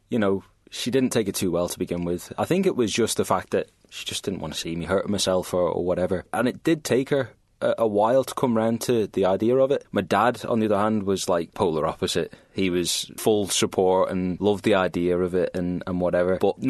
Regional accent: Isle of Man; accent: Irish twang; also born or lived in Southern Ireland; I actually spent 8 years of my childhood in Southern Ireland. My mum is Irish, hence why I've got like that Irish twang every now and then in my accent. And when I moved back to the Isle of Man in 2010

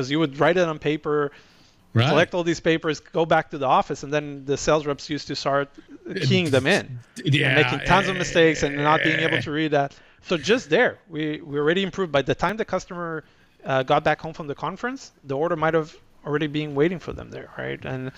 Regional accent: California, United States; I'm from California. Sorry, I might have some surfing analogies.

